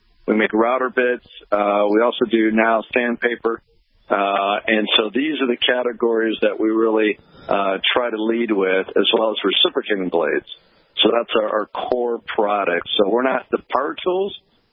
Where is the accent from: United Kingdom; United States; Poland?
United States; Chicago, Illinois; By the way, I'm from Chicago, so that's great to hear you like that, pal.